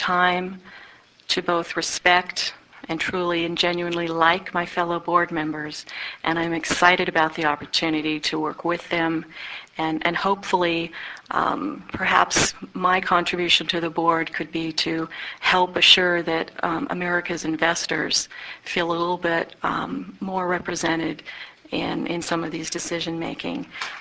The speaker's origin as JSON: {"language": "English", "region": "Kansas", "country": "United States", "also_born_or_lived": "California", "lives_now": "Washington, United States", "said": "Although I've lived most of my life in California and now I'm relocating to D.C., I am from Kansas."}